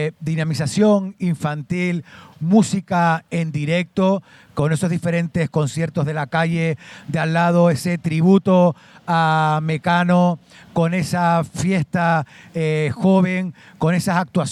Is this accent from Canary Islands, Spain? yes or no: yes; Los Realejos, Canary Islands, Spain; Los que somos de Los Realejos nos acercamos y pasamos un buen ratito aquí en la zona comercial abierta de Realejo Alto.